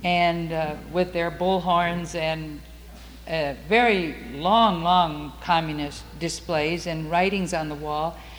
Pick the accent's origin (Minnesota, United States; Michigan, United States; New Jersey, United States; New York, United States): Minnesota, United States; Wanamingo; For you people that don't know it, that is my hometown, Wanamingo.